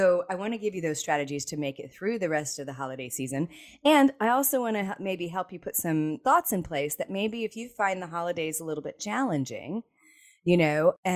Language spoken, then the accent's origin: English; Cherry Hill, New Jersey, United States; also born or lived in Hawaii; We moved from Hawaii. I know that sounds amazing, but we lived in Hawaii when I was very, very young, and we moved to New Jersey, Cherry Hill, New Jersey.